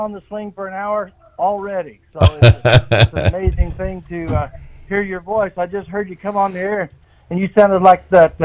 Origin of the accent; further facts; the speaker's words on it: Missouri, United States; moved away; Well, I'm from Missouri. I came down here in 94 and 95. Been here 30 years.